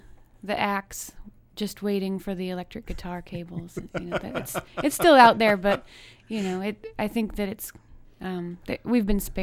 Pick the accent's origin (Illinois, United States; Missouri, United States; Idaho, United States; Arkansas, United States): Idaho, United States; but I'm from Idaho originally, in southern Idaho. Doesn't get a whole lot of rain, at least it didn't when I was growing up.